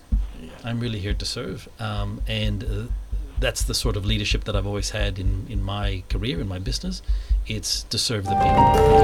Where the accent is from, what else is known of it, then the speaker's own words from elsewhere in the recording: Philippines; I'm a Filipino.